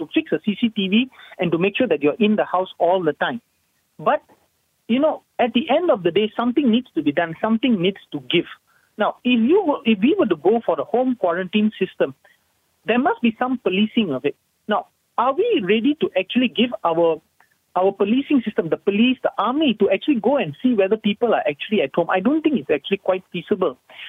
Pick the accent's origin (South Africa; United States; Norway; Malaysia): Malaysia; I'm sorry to say, I'm a Malaysian by birth. I am a hardcore Malaysian. I'm all for Malaysia.